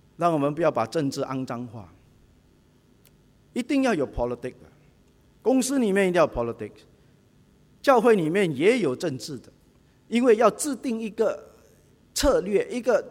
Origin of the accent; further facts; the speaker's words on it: Singapore; 虽然我们新加坡人常常被人嘲笑我们是政治冷感